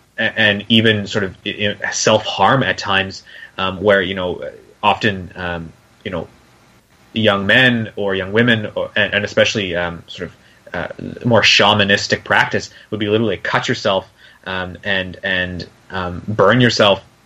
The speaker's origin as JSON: {"language": "English", "country": "Canada", "said": "I know I'm Canadian, so in Canada we have, you know, a significant indigenous population"}